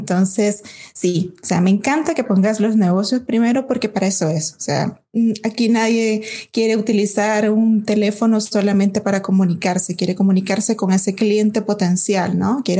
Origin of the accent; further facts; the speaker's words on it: Nicaragua; Pues soy nicaragüense.